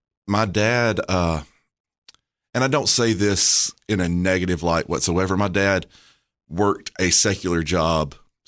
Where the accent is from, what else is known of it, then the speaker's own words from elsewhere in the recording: Murfreesboro, Tennessee, United States; I was born in Murfreesboro. I spent most of my life in Murfreesboro.